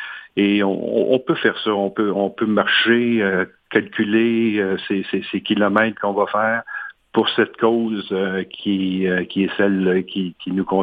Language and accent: French; Quebec City, Quebec, Canada; Je suis de Québec, alors on va partir vers 6h le matin pour s'en aller pour la ligne de départ.